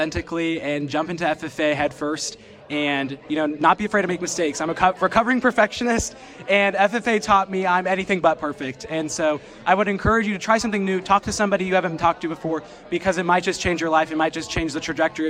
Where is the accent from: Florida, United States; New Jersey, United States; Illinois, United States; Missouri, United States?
Missouri, United States; Mexico; I am from Mexico, Missouri in Northeast Missouri, so about 45 minutes from Columbia.